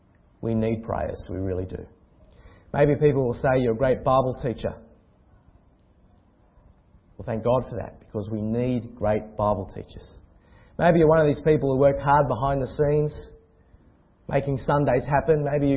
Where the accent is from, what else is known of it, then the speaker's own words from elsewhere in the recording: New South Wales, Australia; Now, I know about this relationship because I grew up in Wayland. I attended St James Wayland.